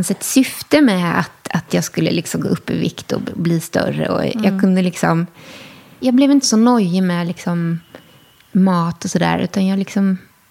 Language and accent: Swedish; Skåne, Sweden; och till Österlen där jag är uppvuxen.